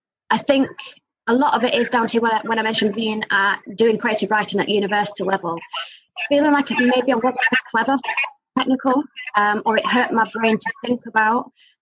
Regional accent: Burnley, North West England, United Kingdom; I don't think there's ever been a poetry night in my hometown in Burnley before that I know of or that anybody I know knows of.

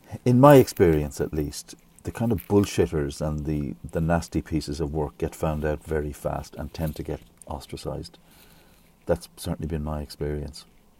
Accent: Ireland; And that comes, of course, from growing up in Ireland.

